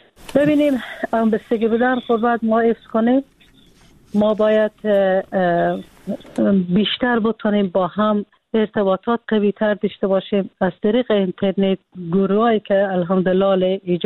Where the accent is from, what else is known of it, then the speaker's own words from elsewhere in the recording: Afghanistan; ماهایی که دور از افغانستان هستیم